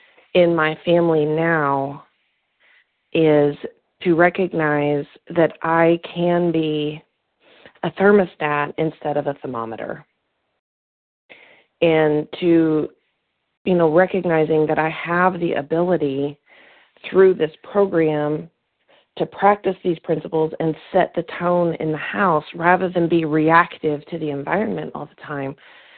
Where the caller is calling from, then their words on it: Kentucky, United States; I'm calling from Kentucky.